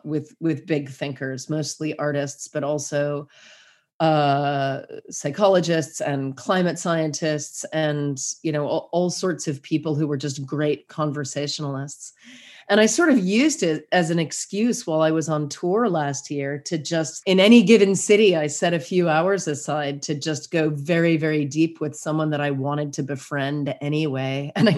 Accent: United States; I am really, really lucky, especially as an American and especially as a parent of a small child. I am really lucky I wound up here.

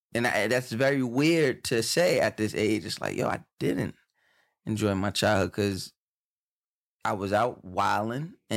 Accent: New York, United States; I grew up on Long Island. Yes, I grew up on the black side. And yes, it was underserved, underprivileged. But it was for all encompassing terms, it was a middle class black neighborhood.

